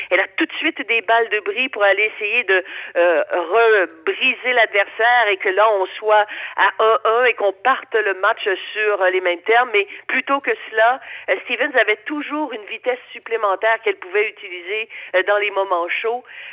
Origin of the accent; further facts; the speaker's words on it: Montreal, Quebec, Canada; qui a déjà gagné chez nous à Montréal.